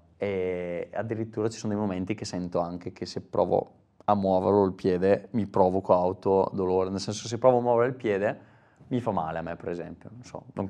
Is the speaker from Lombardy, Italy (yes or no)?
yes; Salò, Lombardy, Italy; un po' annoiato dalle mie parti, sono originario di Salò.